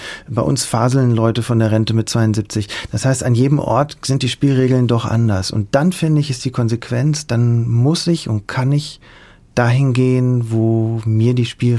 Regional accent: North Rhine-Westphalia, Germany; also wenn man aus dem Rheinland kommt, ich komme ja aus der Köln-Bonner Bucht, da haben wir lange gelebt, das ist eine sehr diesige Gegend.

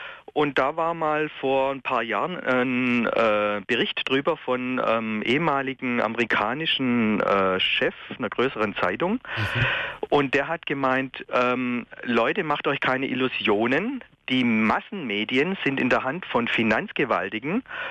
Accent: Baden-Württemberg, Germany; ich bin ja aus der Stuttgarter Gegend

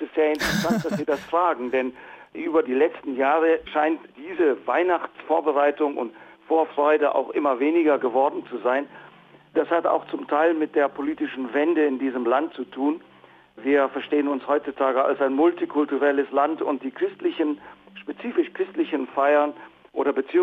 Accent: South Africa; German is a second language; Sie müssen verstehen, bei uns in Südafrika, wenn es überhaupt so etwas wie eine Leitkultur gibt, dann hat sie sich von der englisch-britischen Tradition abgeleitet.

